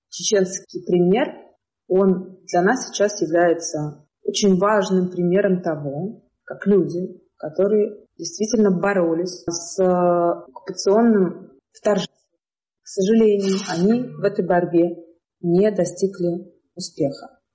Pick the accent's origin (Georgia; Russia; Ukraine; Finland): Ukraine; born there; я родилась в Украине, это моя позиция, и это моя родина.